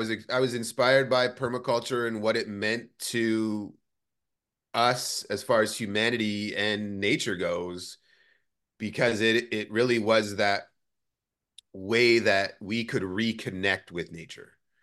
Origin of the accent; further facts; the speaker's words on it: Canada; I'm Canadian, father of two, expecting a third